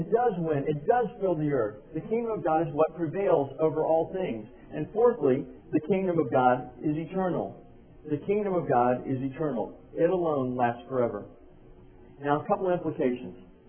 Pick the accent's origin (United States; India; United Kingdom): United States; Atlanta, Georgia; I grew up in Atlanta, and when I was growing up, Sports Illustrated did a cover story on Atlanta that said Losersville